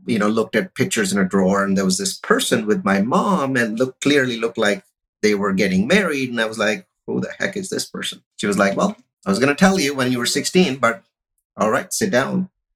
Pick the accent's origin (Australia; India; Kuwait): India; Mumbai, Maharashtra; now in Fremont, United States; I'm from Mumbai and technologist, nerd, came over from Mumbai directly to Fremont, California, which you know well because it's in the East Bay as well. And I've lived here ever since